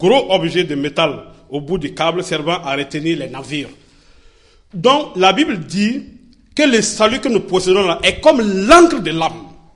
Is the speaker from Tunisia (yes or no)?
no; Burkina Faso; Chez nous au Burkina, quand tu parles de l'encre, les gens ne connaissent pas.